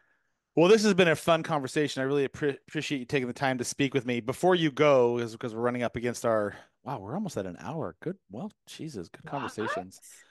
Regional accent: Colorado Springs, Colorado, United States; born there; now in Charlotte, United States; I was born in Colorado Springs. I'm in Charlotte, North Carolina, but I have family in Fort Collins.

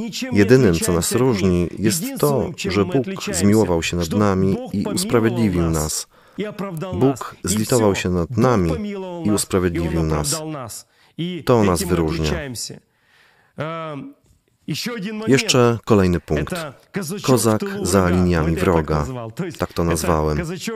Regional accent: Odesa, Odesa Oblast, Ukraine; Jestem z Odessy. Jestem Ukraińcem. Kocham swoje miasto, kocham swój kraj.

